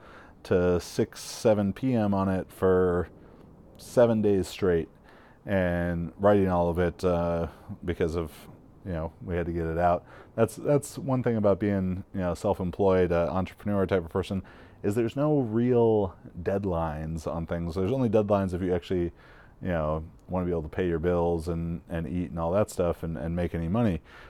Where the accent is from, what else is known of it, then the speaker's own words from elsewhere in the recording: Irvine, California, United States; Maybe because I grew up in Irvine, I went to a high school, about a 50% Asian high school